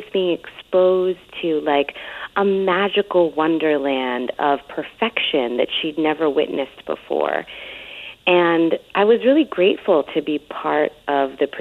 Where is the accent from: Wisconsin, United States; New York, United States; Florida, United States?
New York, United States; Bronx; And where I come from, in the building that I grew up in the Bronx, when the elevator door opens, there's like 20 apartments.